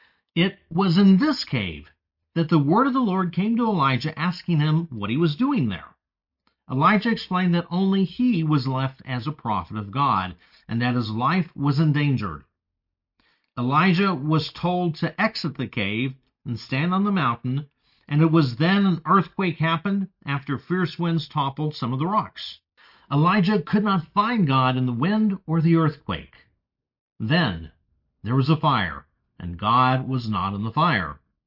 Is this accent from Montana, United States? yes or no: no; El Paso, Texas, United States; My hometown of El Paso, Texas, was incorporated as a city in 1873.